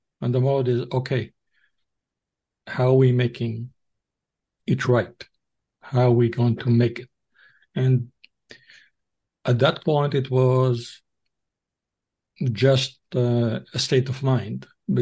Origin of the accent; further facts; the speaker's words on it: Israel; In my case, I was born in Israel, grew up in Israel